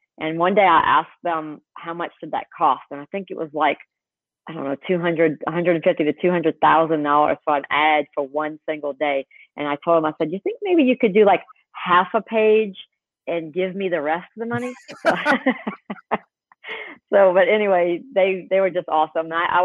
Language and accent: English; Louisiana, United States; accent: Cajun; I said, I'm from Louisiana, but I race Pro Stock motorcycles in the NHRA Winston drag racing